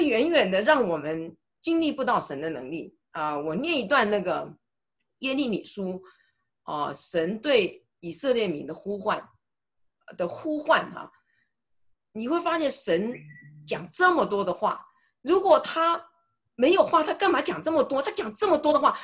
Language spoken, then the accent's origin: Chinese; China; 尤其是我们中国人哈，